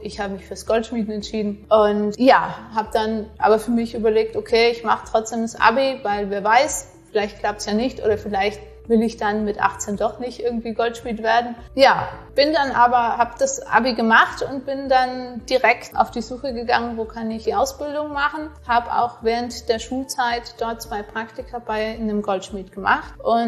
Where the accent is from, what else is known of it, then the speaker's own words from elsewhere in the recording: Trentino-Alto Adige, Italy; ich komme ursprünglich aus Südtirol und dementsprechend ist Holz für mich ein Material, was ich unheimlich gerne um mich habe.